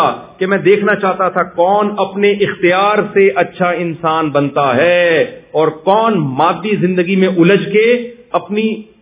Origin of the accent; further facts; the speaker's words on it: Karachi, Sindh, Pakistan; moved away; ہم جب کراچی سے آئے نا تو کراچی میں جو ہماری گورنمنٹ ہے، لوگ برے نہیں ہیں